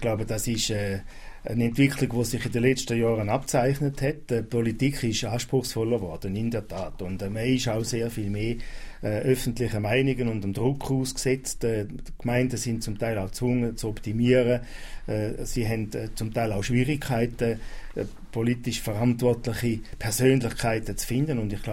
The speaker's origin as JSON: {"language": "German", "region": "Appenzell Ausserrhoden", "country": "Switzerland", "said": "natürlich ist man Appenzeller. Ob in- oder Ausserrhoden ist von Gossau auch schon nicht mehr so relevant."}